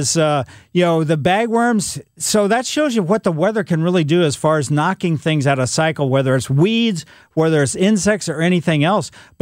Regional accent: Ellisville, United States; That was, you know, growing up in Ellisville.

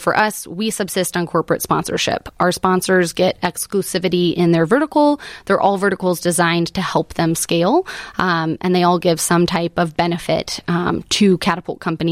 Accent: West Coast, United States; I'm a Midwest transplant. I'm from the West Coast. I'm in Arizona.

